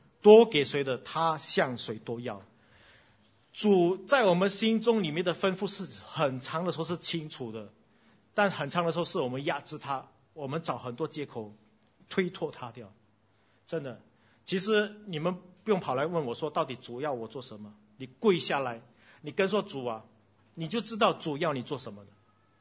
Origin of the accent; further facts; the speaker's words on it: Singapore; 我们新加坡人典型的，我们都为未来准备的。